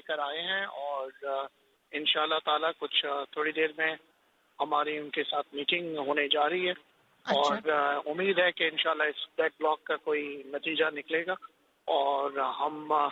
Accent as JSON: {"language": "Urdu", "country": "Pakistan", "said": "ہم anti state نہیں ہیں, ہم پاکستانی ہیں, یہ ہمارا ملک ہے"}